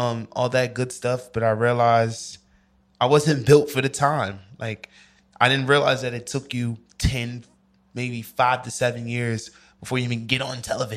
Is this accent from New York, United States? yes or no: yes; New York, United States